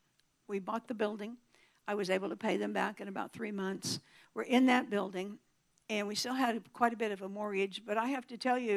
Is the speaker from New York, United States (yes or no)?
no; Missouri, United States; Now, I'm from the Show Me State, right?